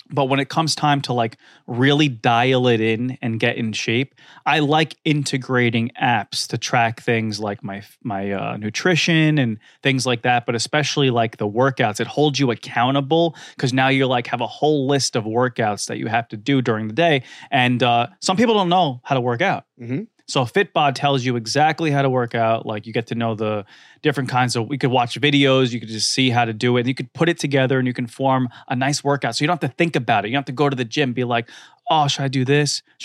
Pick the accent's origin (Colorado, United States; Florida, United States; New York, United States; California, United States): New York, United States; Staten Island; And like, I grew up in Staten Island. I had a pool my whole life.